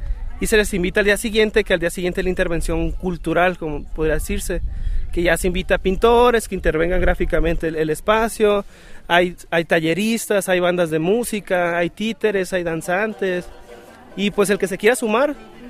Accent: Culiacán, Sinaloa, Mexico; soy de Culiacán, Sinaloa.

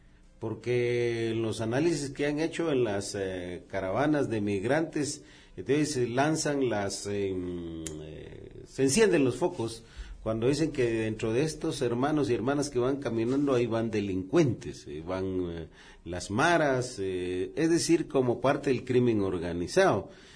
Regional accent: Guatemala; no quedamos nosotros como guatemaltecos fuera de esa tendencia

